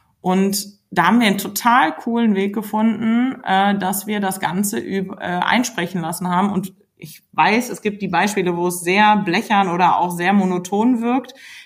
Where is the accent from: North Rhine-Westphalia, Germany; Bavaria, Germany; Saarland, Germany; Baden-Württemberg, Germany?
North Rhine-Westphalia, Germany; Wuppertal; ich war vor kurzem bei mir in der Heimatstadt, ich komme aus Wuppertal